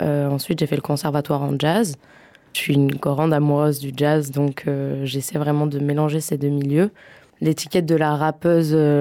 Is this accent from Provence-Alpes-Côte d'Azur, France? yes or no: yes; Provence-Alpes-Côte d'Azur, France; j'ai grandi sur la Côte d'Azur.